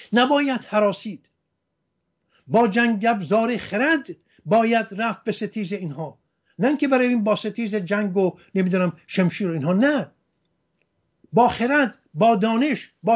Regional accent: Hamadan, Iran; خودم در محله کریمیان همدان بزرگ شدم

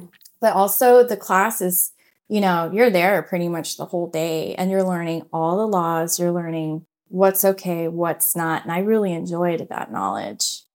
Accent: Texas, United States; We came from Texas. Okay. That was probably our longest spot, but we moved all throughout Texas. We were in North Texas down to, you know, Central Texas and everywhere in between that area.

